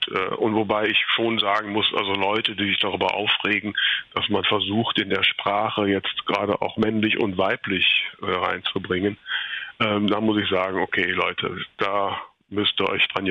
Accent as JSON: {"language": "German", "town": "Grefrath", "region": "North Rhine-Westphalia", "country": "Germany", "tie": "born or raised there", "said": "Es spielt in Grefrath, das ist mein Geburtsort, wo ich auch die ersten 30 Jahre meines Lebens verbracht habe."}